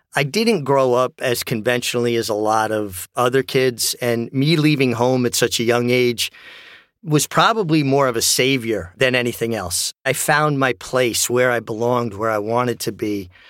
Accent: Brooklyn, New York, United States; Growing up in Brooklyn, New York, I didn't really have access to horses per se.

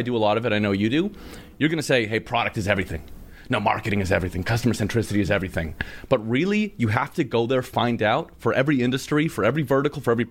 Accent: Canada; I'm from Canada.

